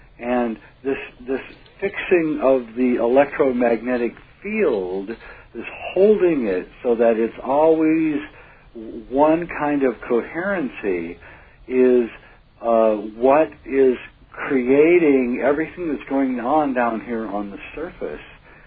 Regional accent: Nebraska, United States; as when I grew up in Nebraska

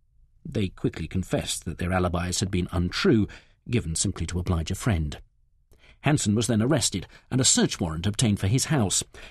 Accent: Leicester, East Midlands, United Kingdom; a scientist from my hometown, Leicester, in September 1984.

